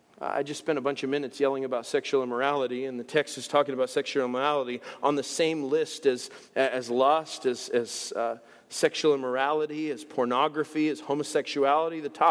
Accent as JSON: {"language": "English", "country": "United States", "said": "Like I said, I'm American."}